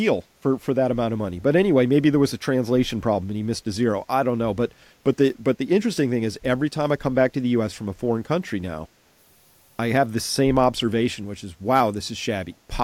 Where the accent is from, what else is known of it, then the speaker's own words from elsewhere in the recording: New England, United States; because I came from New England, where if you were poor, that equated to decrepit and dirty and shabby.